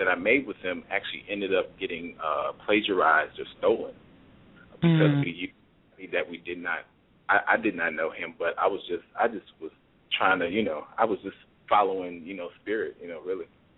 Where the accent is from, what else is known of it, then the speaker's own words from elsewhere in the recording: Chicago, Illinois, United States; now in Wisconsin, United States; Wisconsin, when I was 18. And he still had equipment that I could use that he brought up there, because we're originally from Chicago.